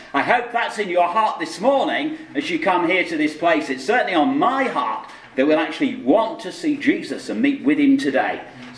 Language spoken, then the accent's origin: English; United Kingdom; Sorry, we're British. Shake hands, yes?